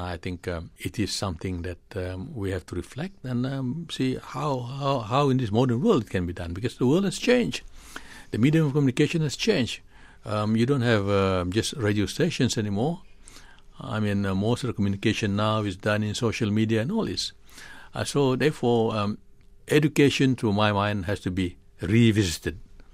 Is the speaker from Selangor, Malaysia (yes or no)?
no; Sabah, Malaysia; also born or lived in Brunei / London, United Kingdom; moved on back to my home state of North Borneo at that time. It is now Sabah, a state in Malaysia.